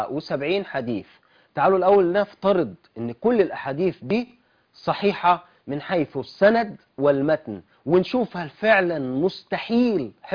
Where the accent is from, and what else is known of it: Egypt